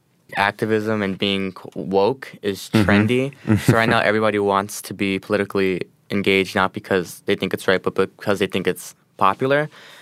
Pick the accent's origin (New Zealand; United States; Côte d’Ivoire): United States; Bushwick, New York; Most of the music in the show I was never exposed to, just because I grew up in Bushwick.